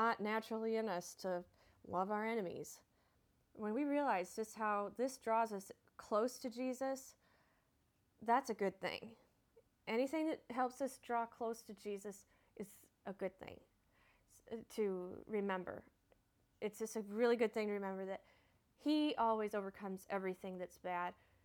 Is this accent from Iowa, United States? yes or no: yes; Cherokee, Iowa, United States; always a big thanks to KCHG, my hometown in Cherokee, for helping with this radio broadcast.